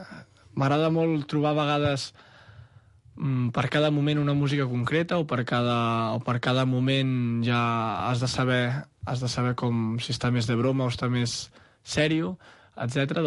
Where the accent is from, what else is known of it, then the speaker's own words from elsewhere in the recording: Sant Cugat del Vallès, Catalonia, Spain; Sant Cugat del Vallès, d'on soc